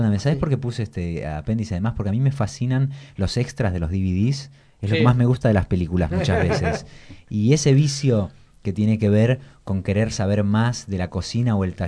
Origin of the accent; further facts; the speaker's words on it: Argentina; Yo tengo familia, como tantísimos argentinos, que se exiliaron durante la dictadura.